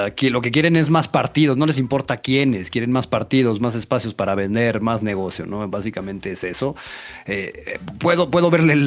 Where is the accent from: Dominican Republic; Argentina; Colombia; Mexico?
Mexico; como mexicanos que lo vamos a vivir aquí